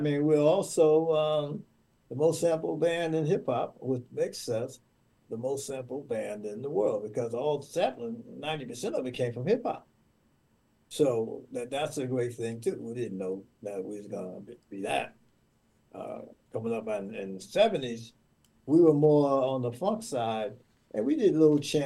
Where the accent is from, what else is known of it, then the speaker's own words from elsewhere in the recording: Youngstown, Ohio, United States; born there; now in Jersey City, United States; Well, actually, I was born back in Youngstown, Ohio. When I came to Jersey City … at that time.